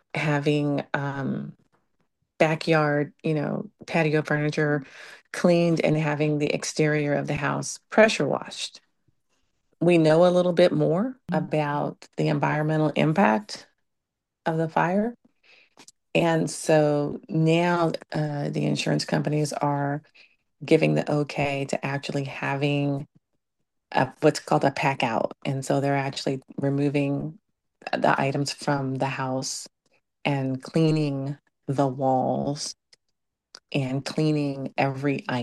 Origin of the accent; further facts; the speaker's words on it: California, United States; now in Altadena, United States; I am not from Altadena. I'm from Northern California, but I've lived in Altadena since 1997.